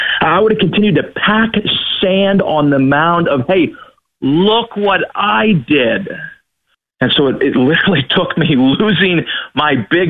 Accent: Texas, United States; See, I, growing up in Texas, there's literally a church on every street corner.

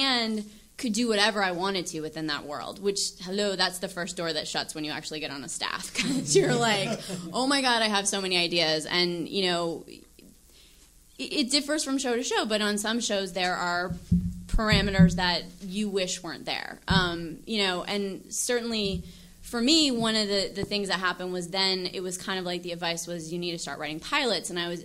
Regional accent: the South, United States; I grew up in the South. I grew up as a Christian fundamentalist, and I wrote a pilot about that.

